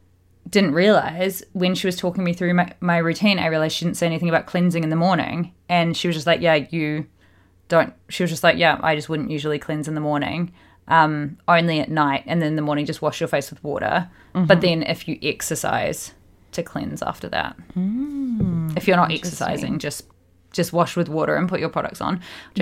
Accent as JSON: {"language": "English", "country": "Australia", "tie": "born or raised there", "also_born_or_lived": "New Zealand", "said": "growing up in Australia and New Zealand, and I just never had a care in the world for SPF until recent years."}